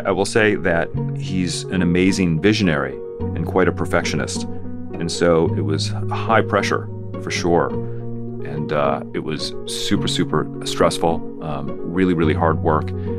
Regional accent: Colorado, United States; And you know, growing up in Colorado, this is not how we ate burritos.

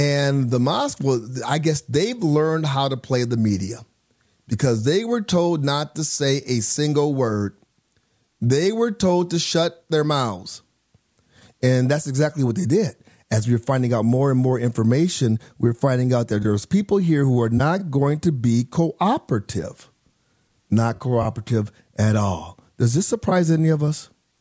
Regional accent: Phoenix, Arizona, United States; I am from Phoenix, Arizona.

